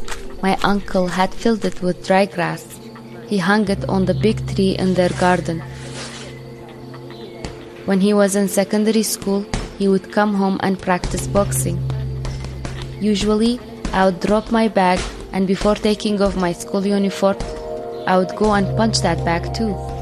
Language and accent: English; Sinjar, Nineveh, Iraq; I'm from Sinjar. I'm 37 years old. In Sinjar, my mother was sick. I was young.